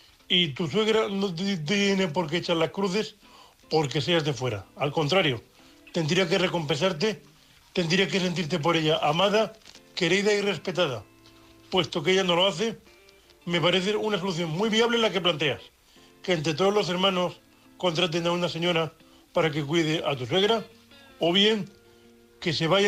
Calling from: Murcia, Region of Murcia, Spain; de Murcia, vuestro amigo invidente.

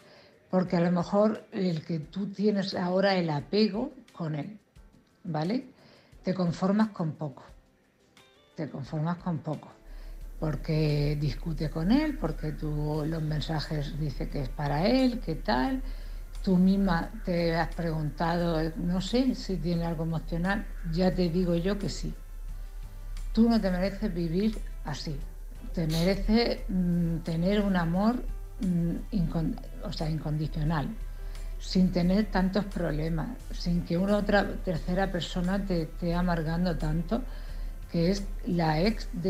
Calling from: Cartagena, Region of Murcia, Spain; de Cartagena.

